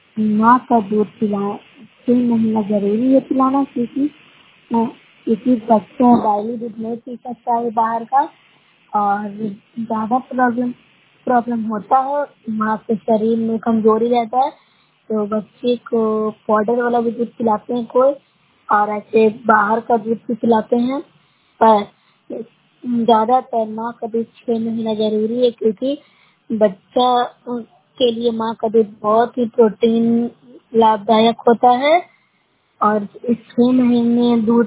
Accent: Bihar, India; मैं न्यूज का प्रखंड से हूँ, जिला नालंदा से बोल रही हूँ।

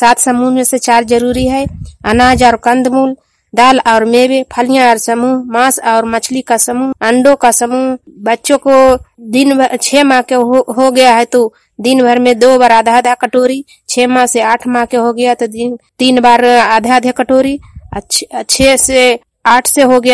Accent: Bihar, India; मैं ललंदा जिला का निवासी हूँ, घरेगनपुरा।

